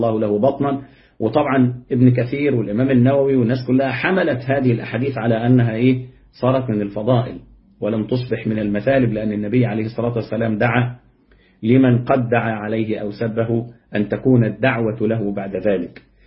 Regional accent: Upper Egypt, Egypt; ده احنا عندنا في الصعيد هنا لو واحد شتم واحد وسكت له هتبقى ليلة

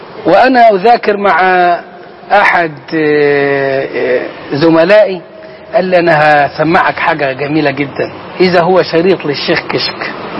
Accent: Sohag, Sohag Governorate, Egypt; born or raised there

